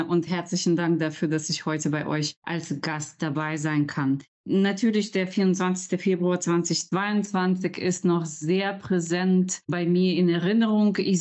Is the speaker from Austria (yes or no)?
no; Western Ukraine, Ukraine; Ich komme selbst aus dem Westen der Ukraine.